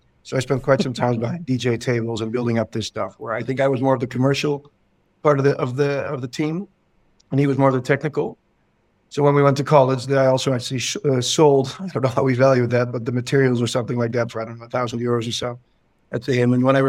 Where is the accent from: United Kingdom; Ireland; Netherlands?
Netherlands; now in United States; So I grew up in the Netherlands, in Europe. And I'll tell you right off the bat that it's the untraditional part of that is I actually had an American mom and a Dutch dad.